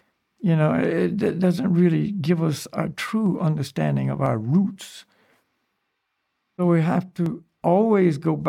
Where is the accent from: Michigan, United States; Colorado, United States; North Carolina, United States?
North Carolina, United States; Hillsborough; Well, I'm from the United States. But where? Well, I was North Carolina. That's where I was born and raised. But where? Okay. And then you give the city, Hillsborough